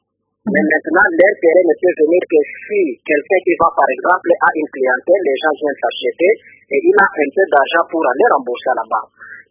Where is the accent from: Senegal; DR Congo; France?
DR Congo; chez nous, en République démocratique du Congo, les systèmes bancaires ou les quelques banques que nous avons se trouvent seulement dans des grands centres